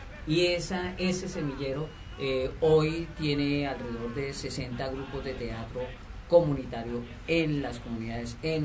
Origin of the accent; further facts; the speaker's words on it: Bogotá, Colombia; yo soy de Bogotá, la capital de Colombia. Uh-huh. Venimos de una localidad de Bogotá que se llama Fontibón.